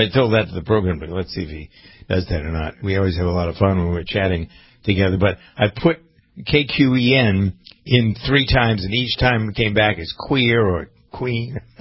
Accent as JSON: {"language": "English", "town": "Framingham", "region": "Massachusetts", "country": "United States", "tie": "born or raised there", "said": "most communities I know in Framingham, my hometown, I'll be there back for New Year's Eve."}